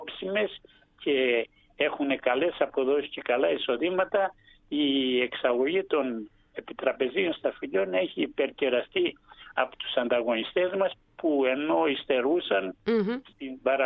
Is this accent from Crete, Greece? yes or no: yes; Crete, Greece; δυστυχώς η πατρίδα μου ιδιαίτερη της Κρήτης θα τελειώσει αρκετά νωρίς